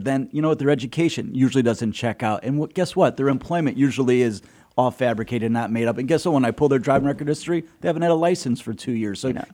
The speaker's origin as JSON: {"language": "English", "town": "Waterbury", "region": "Connecticut", "country": "United States", "tie": "born or raised there", "said": "I grew up in Waterbury, Connecticut. I come from a tough city."}